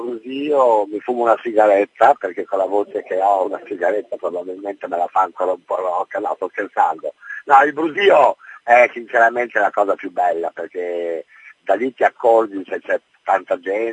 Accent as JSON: {"language": "Italian", "region": "Emilia-Romagna", "country": "Italy", "said": "porto un carattere che conosco bene, appunto un carattere romagnolo"}